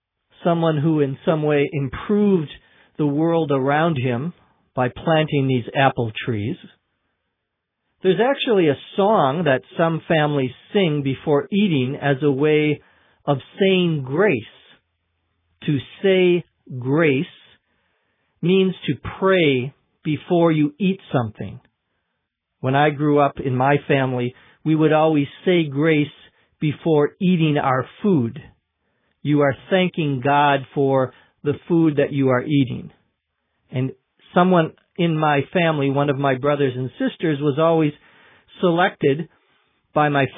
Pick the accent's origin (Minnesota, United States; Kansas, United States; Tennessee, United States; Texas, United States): Minnesota, United States; I'm from Minnesota. There are lots of mosquitoes, especially in the summertime.